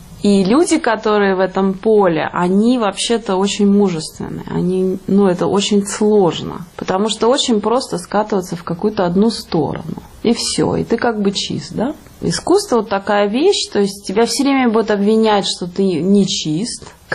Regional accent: Russia; Я вдруг понимаю, что я не могу сказать, что я из России, мне просто стыдно.

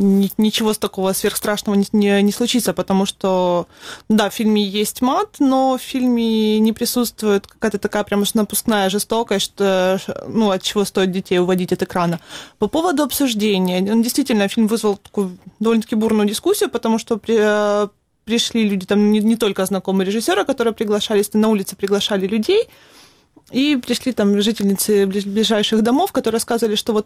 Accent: Donbas, Ukraine; Ну, я как сама из Донбасса, для меня это не стало шоком

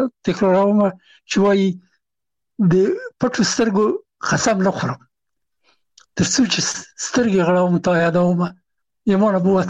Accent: Afghanistan; هغه زه نه پېژندلم چې زه هم افغان یم او ما ته یې نه پېژندو چې افغان یم

